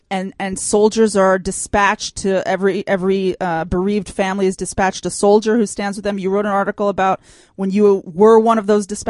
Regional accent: United States; now in Israel; I grew up in the United States, right? And we had Memorial Day.

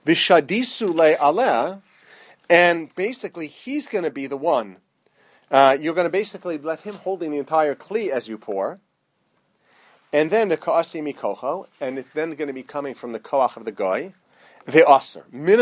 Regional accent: Muncie, Indiana, United States; when I grew up in Muncie, so my parents had an above-ground pool.

